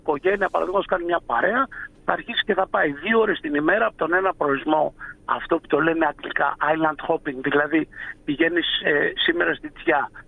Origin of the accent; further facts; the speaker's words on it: Axos, Crete, Greece; εγώ η καταγωγή μου είναι από την Άξο